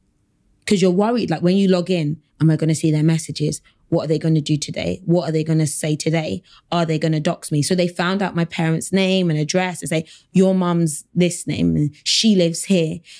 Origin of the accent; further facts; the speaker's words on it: London, United Kingdom; I'm from South London.